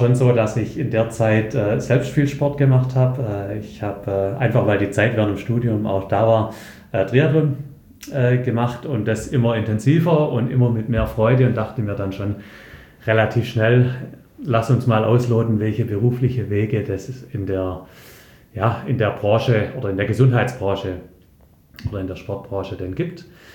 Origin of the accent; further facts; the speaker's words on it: Herrenberg, Baden-Württemberg, Germany; ich habe eigentlich mein ganzes Leben in Herrenberg, beziehungsweise im schönsten Teilort Herrenbergs, nämlich in Abstedt, verbracht. Mit kleinen Unterbrechungen. Ich war zwischendrin mal während der Schulzeit 2 Jahre in Amerika und beruflich dann auch mal 3,5 Jahre im schönen Allgäu